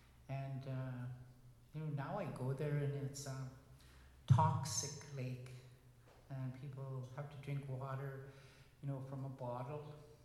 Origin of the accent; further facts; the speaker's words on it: Winnipeg, Manitoba, Canada; And I am from Winnipeg, and I don't know, it's just so wonderful to be here.